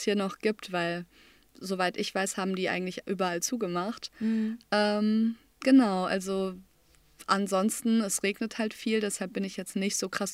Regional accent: Recklinghausen, North Rhine-Westphalia, Germany; Ich habe erst gedacht, ich dachte immer, Bottrop ist kleiner als Recklinghausen, wo ich herkomme.

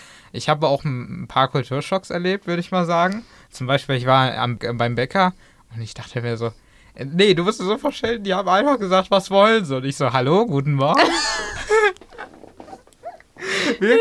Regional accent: Germany; accent: German; ich hatte auch immer einen deutschen Akzent.

